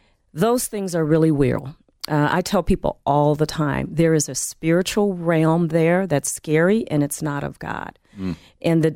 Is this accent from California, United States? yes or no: yes; San Francisco, California, United States; also born or lived in San Bernardino; Well, yes, I'm from California. I was born in Southern California in San Bernardino at Norton Air Force Base, so I am an Army brat. And my teenage years were in San Francisco in the Bay Area.